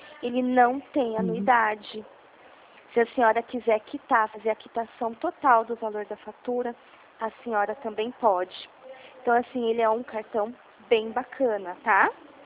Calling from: Dracena, São Paulo, Brazil; eu sou aqui de Dracena, do Santander, aqui de Dracena.

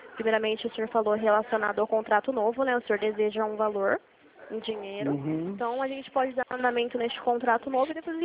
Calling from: Limeira, São Paulo, Brazil; eu falo aqui de Limeira, São Paulo, interior de São Paulo.

